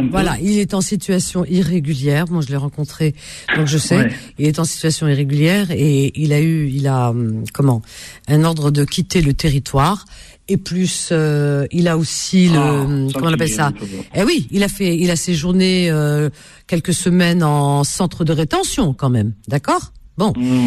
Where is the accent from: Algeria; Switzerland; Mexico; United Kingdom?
Algeria; Cherchell, Tipaza Province; born there; Je suis né à Cherchel.